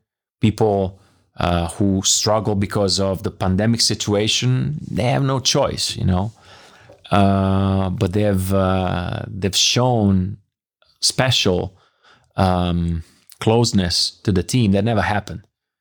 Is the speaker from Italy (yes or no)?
yes; Bologna, Emilia-Romagna, Italy; English is a second language; he's from Milan and I'm from Bologna, and you know, we have totally different backgrounds, completely different backgrounds.